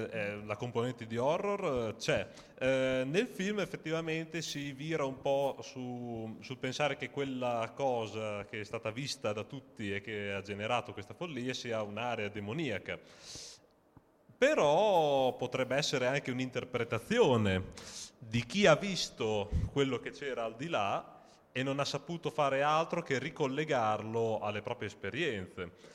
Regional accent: Po Valley, Italy; born there; sono nato in Valpadana

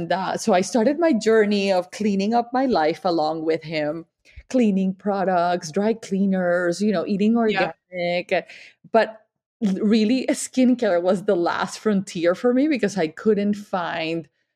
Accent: Colombia; I am from Colombia. I am Latin.

